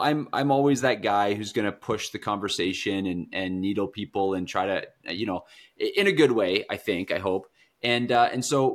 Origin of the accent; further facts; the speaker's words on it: Canada; my encouragement as a Canadian to Canadians, to pastors, to Christians, is be bold.